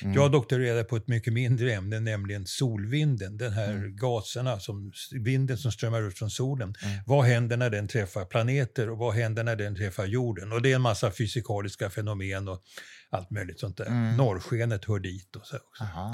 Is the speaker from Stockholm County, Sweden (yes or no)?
yes; Lidingö, Stockholm County, Sweden; Jag är uppvuxen på Lidingö. Vi flyttade hit 1950. Mm. Så att hela mitt vuxna liv har jag bott här. Sen så bodde jag in i stan ett tag och hade äventyr i ett kollektiv och allt möjligt sånt där. Men ja. Sen flyttade jag tillbaka.